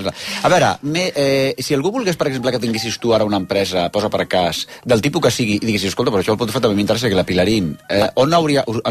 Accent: Catalonia, Spain; Som catalans o no som catalans, joder?

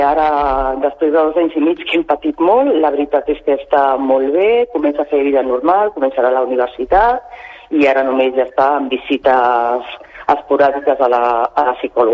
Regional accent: Sant Cugat, Catalonia, Spain; Nosaltres som de Sant Cugat i ens tocava anar allà.

